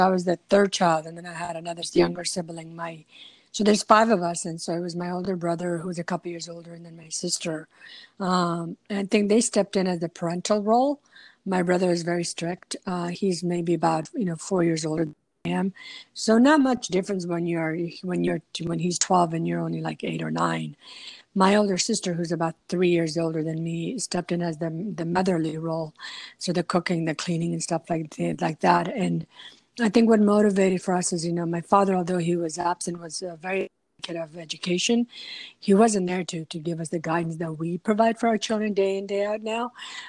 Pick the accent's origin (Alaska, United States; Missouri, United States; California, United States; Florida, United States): California, United States; Concord; also born or lived in Paktia, Afghanistan; So I came to California, grew up in Concord, California, you know, went to school locally. From the age 6 till about age 14, I grew up with my 4 siblings and myself and with my father